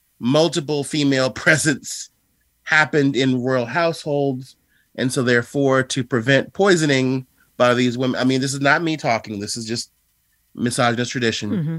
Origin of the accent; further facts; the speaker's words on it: United States; how I am Jewish, how I am Black, how I am American, how I'm human.